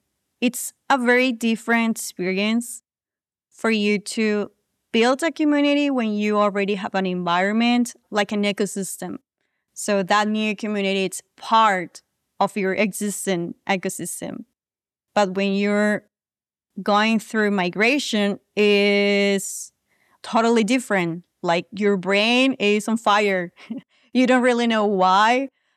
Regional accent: Colombia; I grew up in Colombia, which many people know is not the safest place to be. But I was blessed to live in kind of like a gated apartment community.

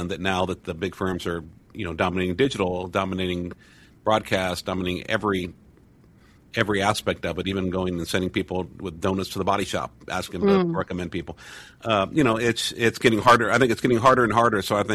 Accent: Brownsville, Texas, United States; And I was back in my hometown of Brownsville, where the Mexican food is so good.

